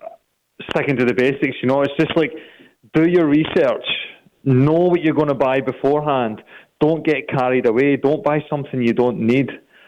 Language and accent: English; Scotland, United Kingdom; now in Australia; I mean, I'm from Scotland, as you might have guessed.